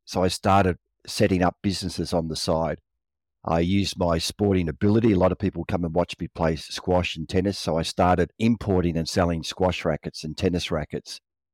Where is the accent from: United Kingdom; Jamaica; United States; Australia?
Australia; Melbourne, Victoria; I was raised in Melbourne in Australia. I'm one of 4 kids.